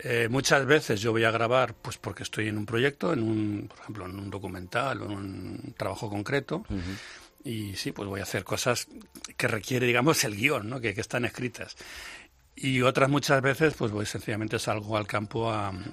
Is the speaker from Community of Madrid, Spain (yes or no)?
yes; Madrid, Community of Madrid, Spain; yo soy de Madrid, viví en Madrid, aunque ahora hace ya mucho que vivo fuera, pero yo soy de aquí, de San Blas, vaya, ¿no? De un barrio de Madrid, donde la naturaleza no se puede ni concebir